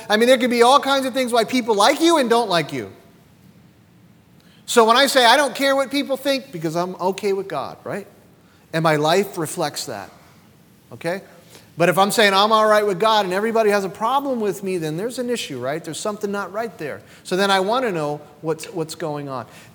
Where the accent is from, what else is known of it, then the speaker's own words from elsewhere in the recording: New York, United States; I'm from New York, and I'm half Italian, too.